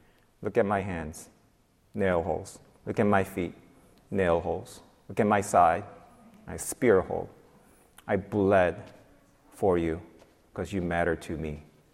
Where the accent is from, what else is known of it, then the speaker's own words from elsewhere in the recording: South Korea; Growing up in South Korea, summers are brutal, right? I'm back in the 70s, right?